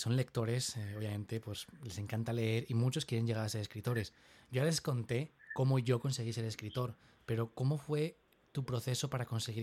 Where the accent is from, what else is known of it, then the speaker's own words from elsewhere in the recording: Spain; now in Monterrey, Mexico; yo soy español, muchos ya lo sabéis